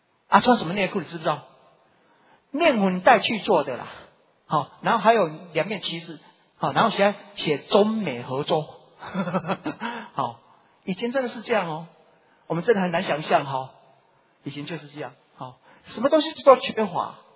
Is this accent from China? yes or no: no; Taiwan